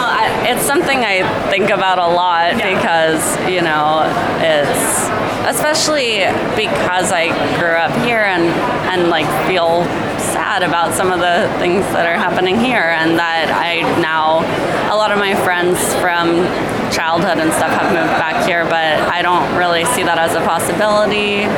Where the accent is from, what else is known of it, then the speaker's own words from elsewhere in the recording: Berkeley, California, United States; now in Los Angeles, United States; Yeah, well, I grew up mostly in Berkeley.